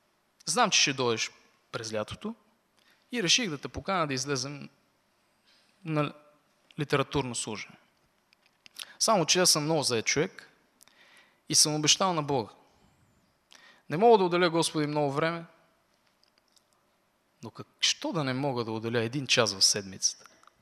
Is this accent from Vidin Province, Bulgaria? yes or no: yes; Vidin, Vidin Province, Bulgaria; От моя роден град във Видин.